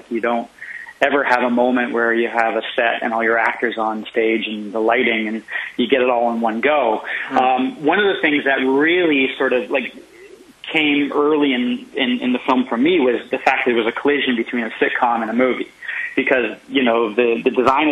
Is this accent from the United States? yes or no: no; Canada; being a kid growing up in Canada, I grew up on a lot of sketch comedy.